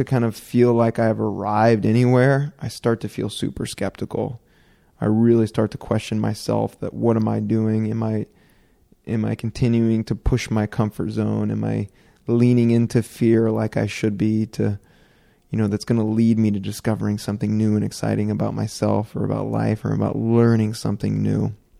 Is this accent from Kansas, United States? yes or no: no; Oregon, United States; I'm moving from Oregon, and I was born and raised in Oregon. Very white Oregon, not much diversity, especially on the Oregon coast, and even where I lived in other places.